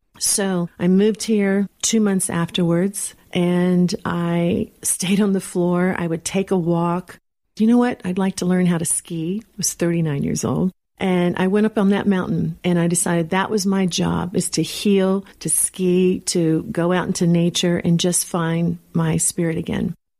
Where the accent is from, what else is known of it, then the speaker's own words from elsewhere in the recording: Texas, United States; And I'm from Texas. A Texan is very grounded.